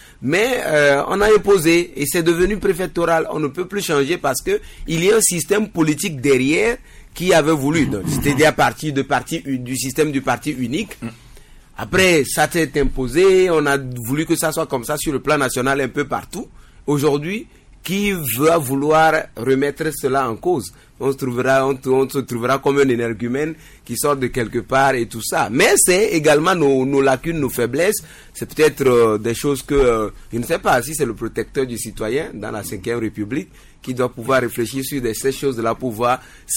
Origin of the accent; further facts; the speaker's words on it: Maritime, Togo; moi, je viens de Yoto. Je connais la diversité de la préfecture de Yoto.